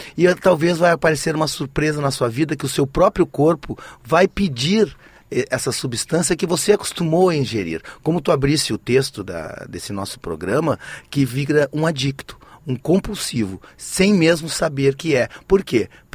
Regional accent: Rio Grande do Sul, Brazil; eu venho do estado do Rio Grande do Sul

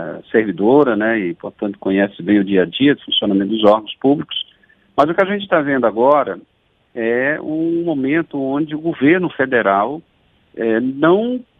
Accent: Amazonas, Brazil; eu sou do Amazonas, então a gente percebe isso

